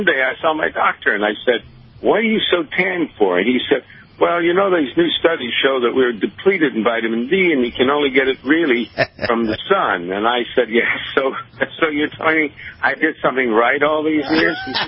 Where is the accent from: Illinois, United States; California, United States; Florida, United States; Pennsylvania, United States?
Florida, United States; and I'm from Florida, and I'm resident.